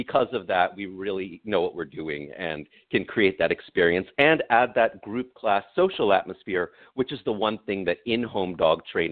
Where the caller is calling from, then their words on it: California, United States; I am here at our headquarters in sunny Southern California